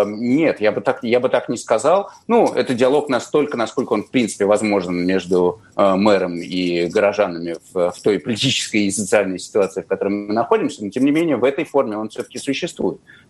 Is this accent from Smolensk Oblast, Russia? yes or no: no; Moscow, Russia; я, как москвич